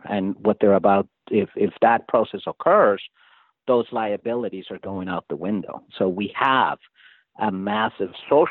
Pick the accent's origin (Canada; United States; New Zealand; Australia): Canada; I'm looking at Canada being Canadian and living here.